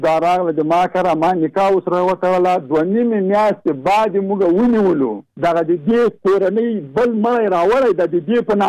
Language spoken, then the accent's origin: Pashto; Jalalabad, Nangarhar, Afghanistan; زه د جلال آباد